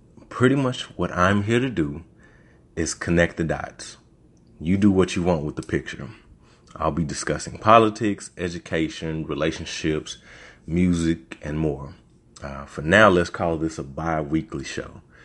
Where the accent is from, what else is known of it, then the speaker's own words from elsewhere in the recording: Little Rock, Arkansas, United States; Let me get that out the way. I'm from Little Rock, Arkansas.